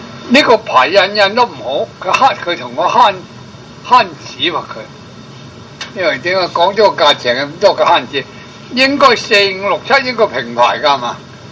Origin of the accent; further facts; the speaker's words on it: China; 我哋中国人啊个头脑都系笼统得多